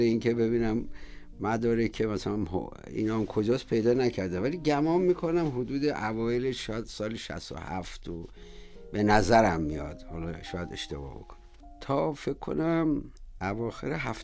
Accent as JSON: {"language": "Persian", "town": "Tehran", "region": "Tehran Province", "country": "Iran", "tie": "born there", "said": "عرض کنم حضورتون که در محله دروازولاب در خیابون 17 شهریور اونجا به دنیا اومدم."}